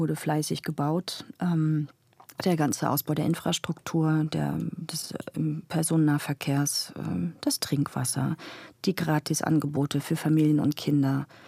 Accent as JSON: {"language": "German", "region": "Berlin", "country": "Germany", "said": "Und das sage ich als Berlinerin."}